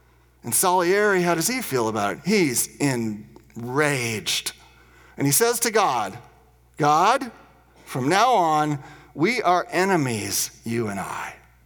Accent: Indiana, United States; And so I come from Indiana down to Dallas, Texas, and I hear the gospel and I accept Jesus Christ, and I go back home a month later

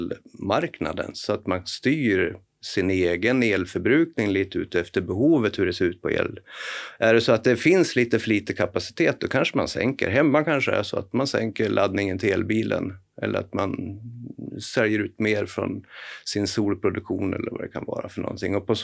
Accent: Gävleborg County, Sweden; jag är en hälsing kan man väl säga.

